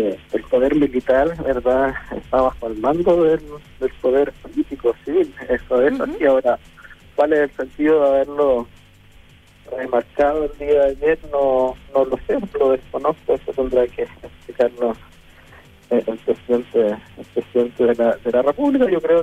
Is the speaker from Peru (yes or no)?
no; Chile; Son fechas, sí, que nos unen como chilenos